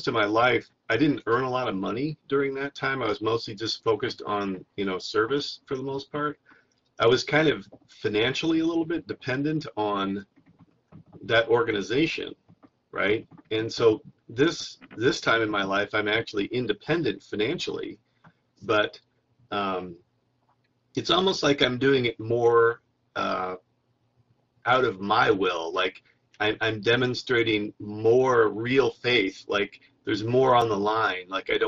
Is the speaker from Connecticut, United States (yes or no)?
no; Omaha, Nebraska, United States; I've been here for the longest I've ever been in a city in my whole life, since I grew up in the city I was born in Omaha.